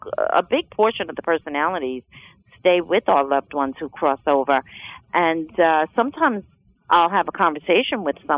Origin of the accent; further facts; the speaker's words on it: New York, United States; being the skeptic that I am and being a New Yorker at heart.